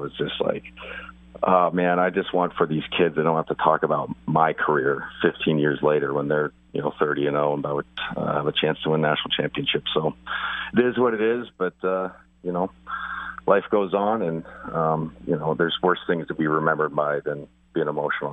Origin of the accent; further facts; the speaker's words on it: Spokane, Washington, United States; It's like you know, I was from Spokane.